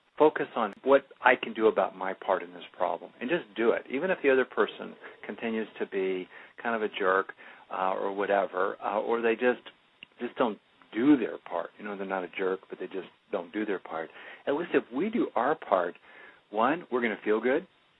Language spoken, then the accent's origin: English; California, United States; I grew up in California, really weird, you know, in California.